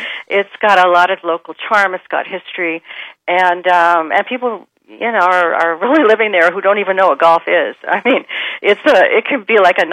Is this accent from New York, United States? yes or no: no; San Francisco, California, United States; now in Scottsdale, United States; I'm from San Francisco, now I live in Scottsdale